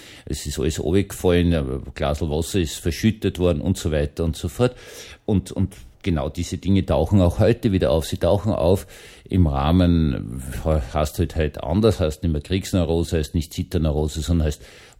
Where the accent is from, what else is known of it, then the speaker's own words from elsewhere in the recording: Vienna, Austria; meiner Heimatgemeinde Wien-Gumpendorf